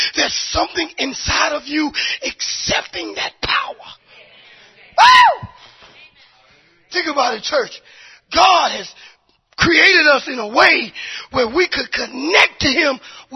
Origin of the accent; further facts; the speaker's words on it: the South, United States; you know, I like it hot because I'm from the South. You know, so my Easter is normally a hot Easter.